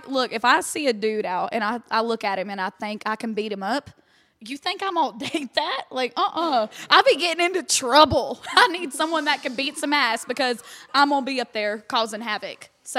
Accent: Florida, United States; Look, I'm from Florida, man.

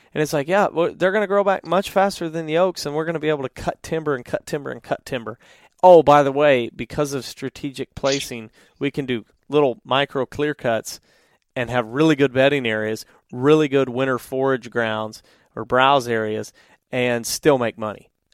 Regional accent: Missouri, United States; I don't sound like a Northerner, and I'm from Missouri.

